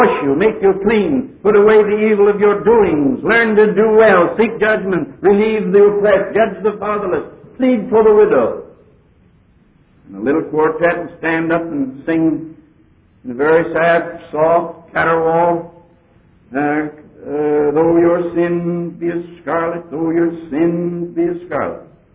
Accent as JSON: {"language": "English", "region": "Pennsylvania", "country": "United States", "said": "I come from Pennsylvania."}